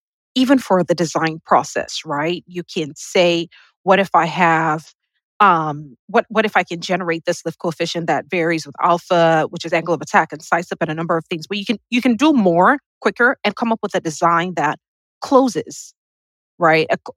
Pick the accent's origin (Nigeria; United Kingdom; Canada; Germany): Nigeria; moved away as an adult; now in United States; I went to a federal school for high school in Nigeria. So elementary school, high school, middle school, all of that in Nigeria. And then I went to college at the University of Texas at Arlington.